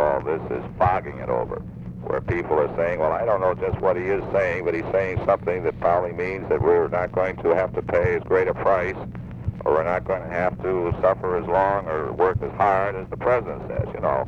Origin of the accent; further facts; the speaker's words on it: United States; but my God, I'm an American that knows down deep in my heart what we've got to get done.